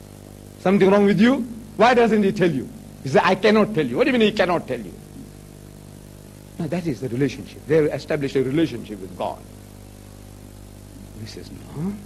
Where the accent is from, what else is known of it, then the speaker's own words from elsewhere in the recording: India; I'm an Indian. Not a red Indian, brown Indian from India.